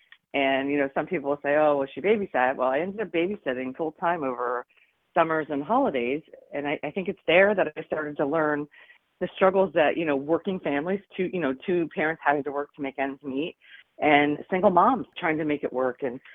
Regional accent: Sunbury, Pennsylvania, United States; I was born and raised in Sunbury, born at the Sunbury Community Hospital

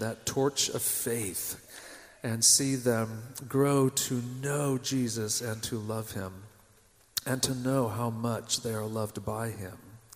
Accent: Argentina; We're 2 of 5 missionary kids. We grew up in Argentina.

